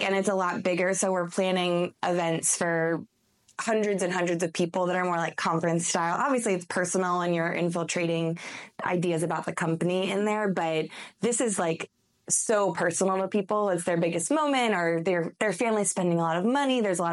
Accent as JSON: {"language": "English", "town": "Middletown", "region": "Maryland", "country": "United States", "tie": "born or raised there", "also_born_or_lived": "Atlanta", "lives_now": "New Market, United States", "said": "And I live now in Newmarket, which is, again, near Frederick, but on this side of 70. But Maryland, born and raised. I lived in Atlanta for a little bit right out"}